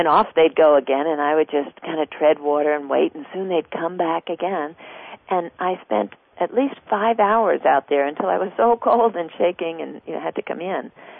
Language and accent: English; New Jersey, United States; I was raised in New Jersey, and you just don't go into the ocean there.